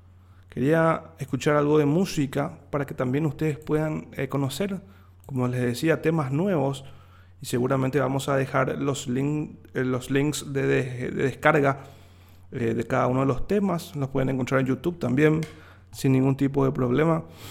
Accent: Paraguay; logró que sigamos siendo paraguayos, ¿verdad? ¿Es un orgullo seguir siendo paraguayos? Es un orgullo.

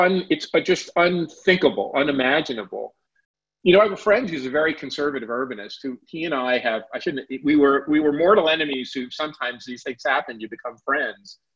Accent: Newark, New Jersey, United States; I've been tracking events in Newark pretty closely. It's my hometown.

